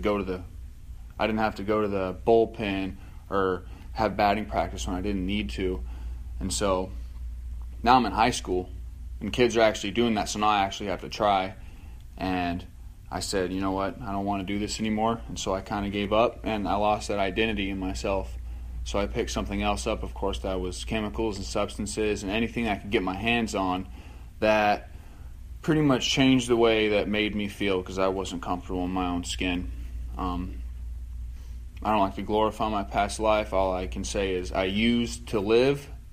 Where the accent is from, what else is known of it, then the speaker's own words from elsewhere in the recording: Arkansas, United States; Like I said, I'm from Arkansas.